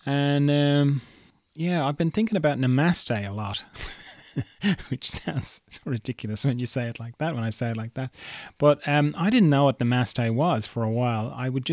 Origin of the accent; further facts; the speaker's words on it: Ireland; also born or lived in Australia; when I lived in Australia, I was like 20-25% more interesting just because I was from Ireland. People would say, oh, I love your accent.